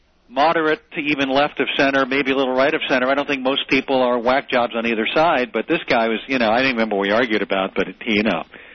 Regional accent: New York, United States; Well, mostly the East Coast. I grew up on Long Island. I grew up listening to New York radio.

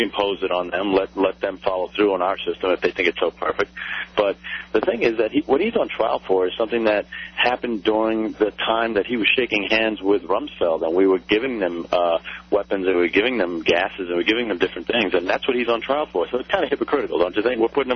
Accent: Panama; And I'm from Panama, by the way.

